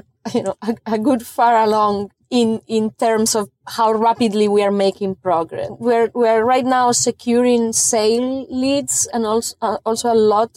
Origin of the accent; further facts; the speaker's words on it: Italy; now in Carrboro, United States; I'm an Italian from Carborough.